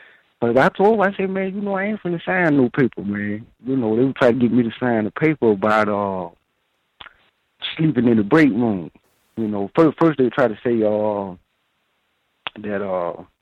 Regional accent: Houston, Texas, United States; now in North Dakota, United States; I'm from Houston, Texas, but I actually been dislocated up here to North Dakota.

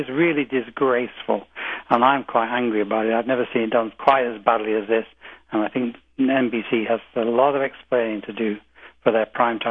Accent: United Kingdom; I grew up, as you can tell from my accent, people can tell my accent, in the United Kingdom

